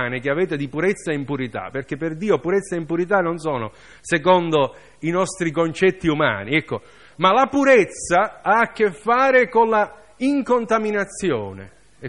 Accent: Sicily, Italy; non solo perché siamo siciliani

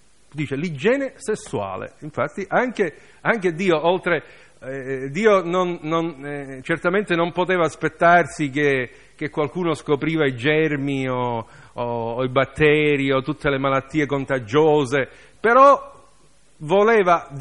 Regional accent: Sicily, Italy; non solo perché siamo siciliani

